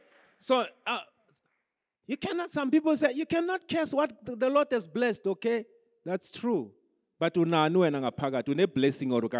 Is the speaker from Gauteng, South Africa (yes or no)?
no; Limpopo, South Africa; You know, I remember growing up, you know, I come from Limpopo.